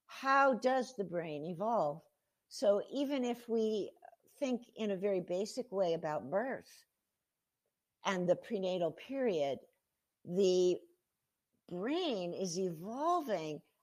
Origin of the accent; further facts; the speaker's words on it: New York, United States; born there; I don't come from a farming background. I was born in the Bronx, New York, kind of the opposite of farming.